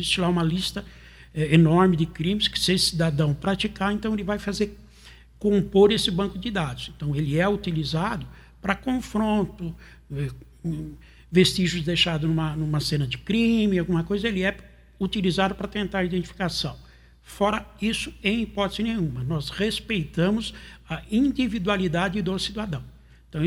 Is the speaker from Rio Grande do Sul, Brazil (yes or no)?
no; São Paulo, Brazil; Goiás, eu sou paulista, Goiás me recebeu de braços abertos, fui muito bem-vindo ao estado